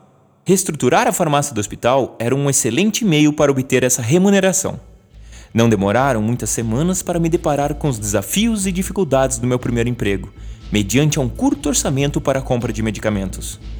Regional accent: Missal, Paraná, Brazil; born there; Me dirigi até Missal, cidade colonizada por alemães. Foi lá onde eu nasci, em 1987, pois era a cidade mais próxima a ter um hospital.

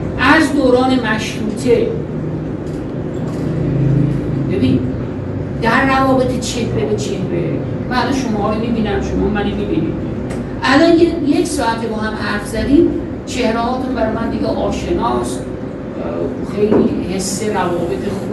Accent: Tehran, Tehran Province, Iran; حقیقتا تهران بیگانه ساز تو تهران هم بزرگ شدم

